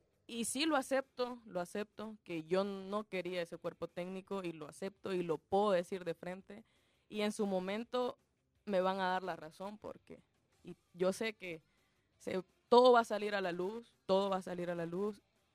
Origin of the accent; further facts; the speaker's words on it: El Salvador; somos salvadoreños antes que cualquier otra cosa.